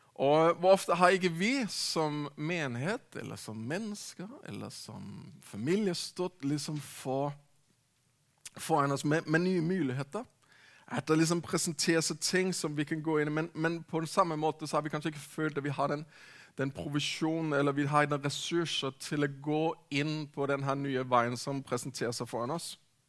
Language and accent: Norwegian; Denmark; Norwegian is a second language; jeg snakker rart, så er det altså fordi jeg er dansk, og ikke kom bedre ut i det norske språket enda.